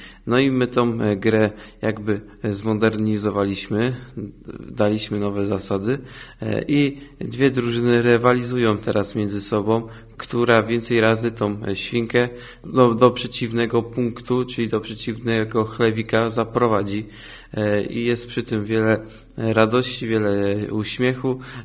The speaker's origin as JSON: {"language": "Polish", "region": "Pomeranian Voivodeship", "country": "Poland", "said": "jako młodzi Kaszubi, można powiedzieć"}